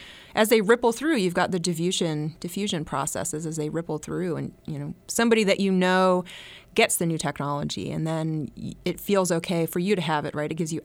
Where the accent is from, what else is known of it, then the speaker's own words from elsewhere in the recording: United States; And that seemed so foreign to me as an American.